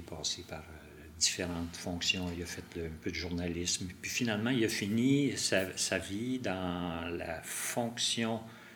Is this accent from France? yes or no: no; Laval, Quebec, Canada; also born or lived in Ville-Saint-Laurent; je suis né à Ville-Saint-Laurent, mais l'enfance s'est passée à Laval.